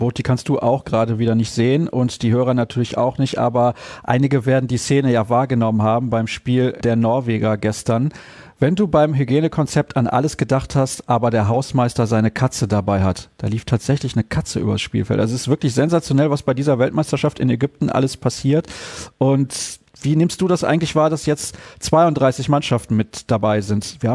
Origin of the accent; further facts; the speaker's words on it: Solingen, North Rhine-Westphalia, Germany; Also in meiner Heimatstadt